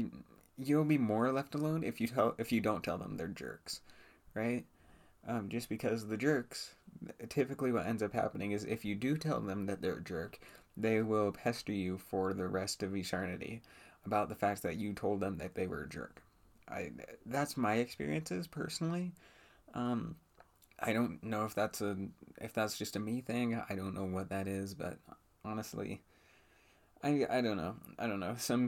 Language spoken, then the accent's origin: English; United States; So I'd like to start off talking about my home country, America, as a whole.